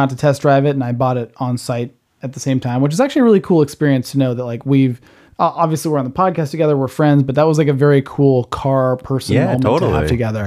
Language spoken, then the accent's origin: English; Seattle, Washington, United States; I grew up in Seattle, Washington, and next door, my neighbor's name was John, and he was a pilot.